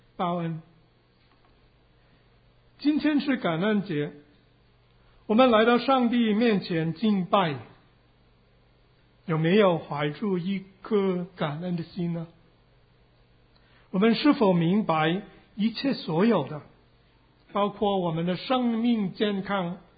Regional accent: Hong Kong; 我是从香港来的

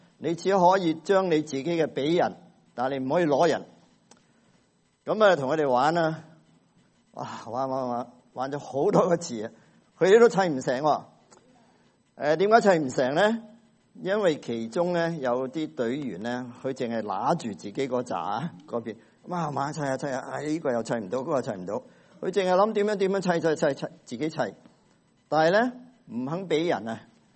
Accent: Hong Kong; 我係香港土生土长，我正宗香港人係咪？

